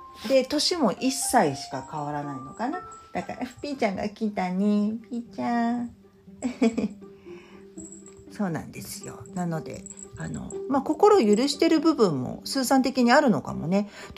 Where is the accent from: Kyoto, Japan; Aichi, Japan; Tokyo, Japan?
Tokyo, Japan; Shinjuku; 私たちは新宿の神楽坂の生まれ育ちで